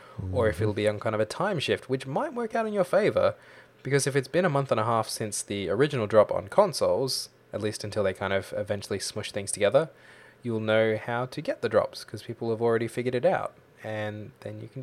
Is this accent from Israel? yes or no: no; Malaysia; I'm not even Victorian, so really had no effect on me. I was like, I'm technically Malaysian.